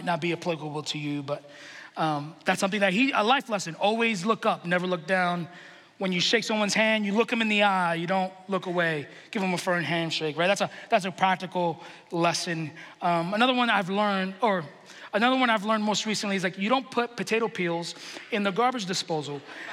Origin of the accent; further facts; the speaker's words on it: New York City, New York, United States; I grew up in New York City and you have to take the subway